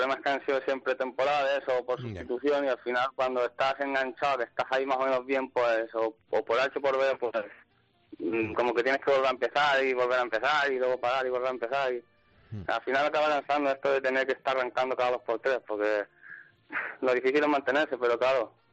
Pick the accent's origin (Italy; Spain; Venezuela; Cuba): Spain; Balearic Islands; De Mallorca.